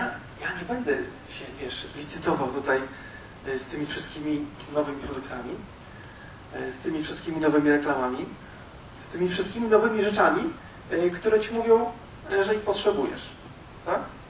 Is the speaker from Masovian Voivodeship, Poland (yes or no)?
yes; Warsaw, Masovian Voivodeship, Poland; born there; ja się urodziłem w Warszawie, ja to wszystko znam, tak? Ale jakiś czas temu przeprowadziłem się na wieś